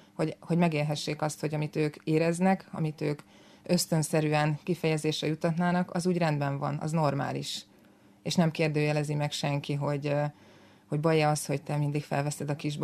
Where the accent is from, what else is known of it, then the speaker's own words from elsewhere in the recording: Zugló, Budapest, Hungary; Világéletemben. Zuglóban is születtem. igen.